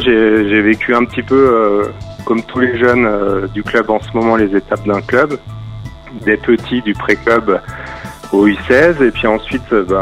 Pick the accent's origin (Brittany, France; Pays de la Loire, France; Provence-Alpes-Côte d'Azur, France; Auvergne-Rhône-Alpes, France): Auvergne-Rhône-Alpes, France; Combloux; now in Tignes, France; je viens de Combloux, petite station près du Mont Blanc. Donc je suis Montblanais à la base, mais ça fait plus de 15 ans que j'habite ici.